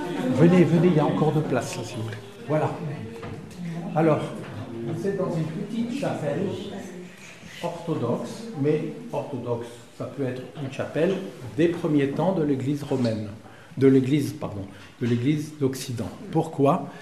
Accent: Brittany, France; Je suis un Breton bien catholique, comme tous les Bretons, n'est-ce pas? Voilà, mais d'une famille très tradie. Les offices en latin tous les soirs à la maison. Donc je parle latin

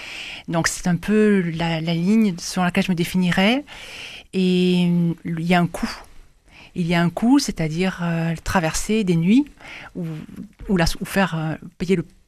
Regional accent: Toulouse, Occitanie, France; je suis toulousaine pour les Ibocagne et Cagne, Saint-Sernin, Fermat.

